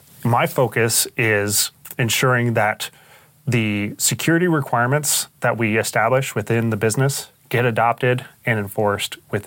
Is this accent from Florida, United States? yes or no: no; Boise, Idaho, United States; So growing up, I grew up in Boise, Idaho, and my dad was a photographer.